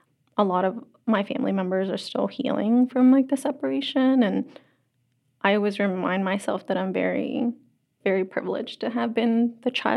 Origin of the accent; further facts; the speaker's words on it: Bolivia; now in United States; I am Bolivian, and I'm also American, and I belong to, and I deserve to be here, and this is my home